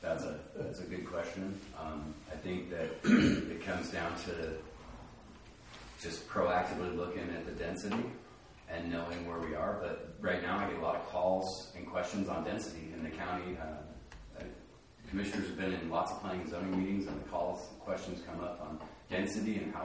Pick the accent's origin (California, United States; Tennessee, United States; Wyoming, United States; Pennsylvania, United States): Wyoming, United States; Cheyenne; I grew up in Cheyenne, and we had we lived in the South Side rural sewer district. It was not part of the city of Cheyenne.